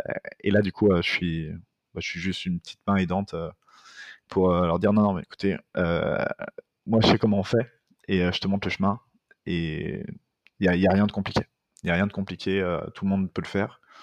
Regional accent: Lyon, Auvergne-Rhône-Alpes, France; now in Bordeaux, France; En arrivant sur Bordeaux, j'ai trouvé un job alimentaire

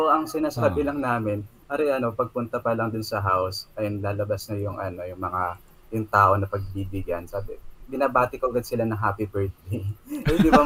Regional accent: Calabarzon, Philippines; So, by the way, I'm from Quezon province pala.

